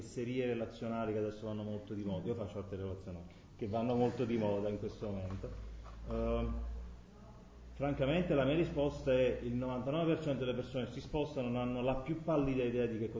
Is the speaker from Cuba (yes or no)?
no; Poland; Italian is a second language; e io sono polacco, cioè quindi non è un discorso interessante